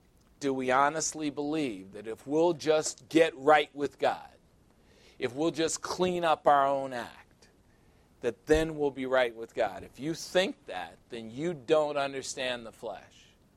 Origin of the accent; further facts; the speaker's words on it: Chicago, Illinois, United States; I said, I grew up 37th in Michigan in Chicago. It's the ghetto. One of the worst neighborhoods in Chicago.